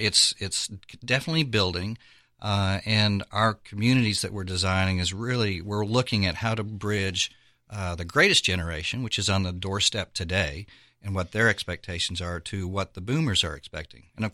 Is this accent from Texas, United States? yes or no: yes; Texas, United States; as a Texan